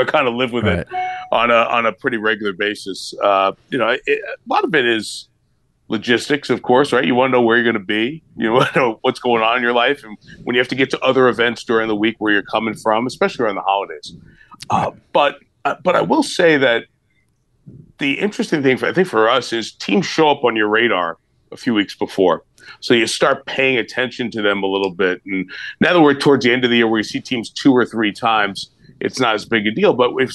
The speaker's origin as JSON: {"language": "English", "region": "New York", "country": "United States", "tie": "born or raised there", "said": "I grew up in New York and then lived in the East Coast, for 27 years, 28 years of my life, and maybe more than that."}